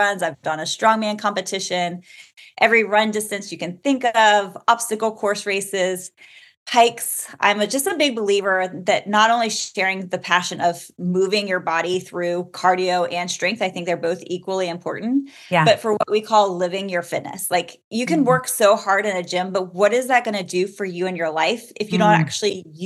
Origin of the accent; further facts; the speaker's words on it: the South, United States; And I was eating, like, I'm from the South, so we were eating like fried okra in the cafeteria